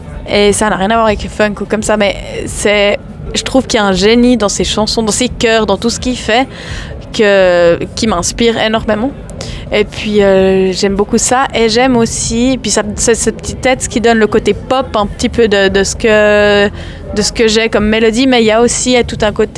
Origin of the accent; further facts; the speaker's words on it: Yverdon, Vaud, Switzerland; en fait, on est tous d'Yverdon, donc... Dans la musique, le monde est assez petit, puis encore plus à Yverdon.